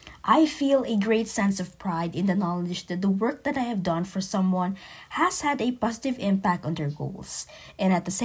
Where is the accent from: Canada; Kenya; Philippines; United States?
Philippines; 24 years old. I am from the Philippines